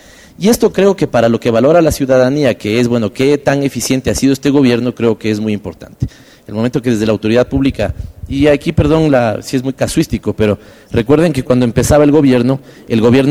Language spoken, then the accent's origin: Spanish; Ecuador; Los que somos de aquí del Ecuador recordaremos